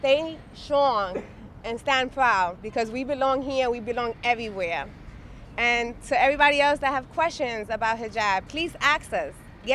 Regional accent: New York City, New York, United States; I don't simply police the city, I live in it. I born, raised here, do everything. I'm a New Yorker.

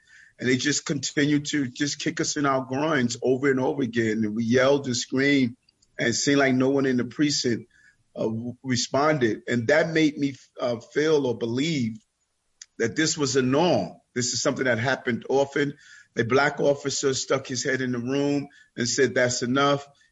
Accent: Queens, New York, United States; also born or lived in Brooklyn; Yes, in South Jamaica, Queens, right outside of St. Albans, Queens.

